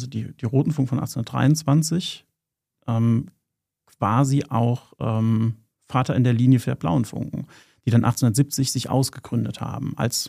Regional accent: Saarland, Germany; born there; Obwohl wir beide keine Kölner sind. Ich bin gebürtig aus dem Saarland.

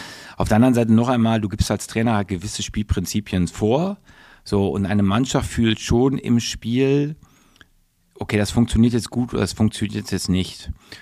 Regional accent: North Rhine-Westphalia, Germany; Meine Mutter ist aus Rotterdam. Ich bin in Westfalen aufgewachsen.

